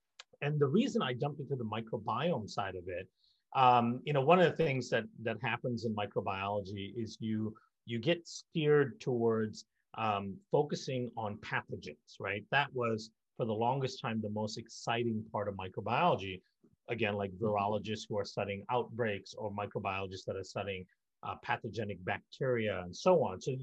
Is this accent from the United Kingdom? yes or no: no; India; also born or lived in Malaysia; I grew up in India and Malaysia